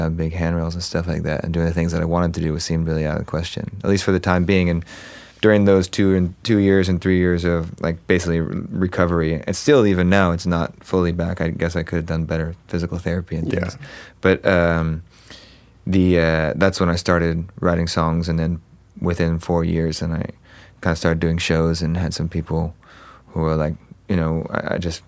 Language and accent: English; Huntington Beach, California, United States; Well, I mean, I grew up in Orange County, so Huntington Beach and mm-hmm. that area.